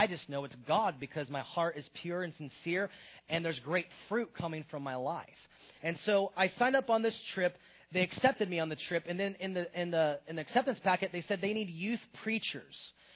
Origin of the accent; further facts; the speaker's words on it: Virginia, United States; And she's from Bakersfield, and I was from Virginia.